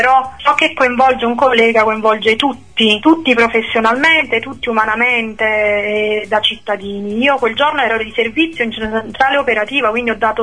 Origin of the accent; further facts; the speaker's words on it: Salerno, Campania, Italy; now in Battipaglia, Italy; Io abito a Battipaglia, però sono una salernitana doc, di genitori salernitani, di nonni salernitani. Ho trascorso un'infanzia splendida nella mia città, perché io la considero ancora la mia città.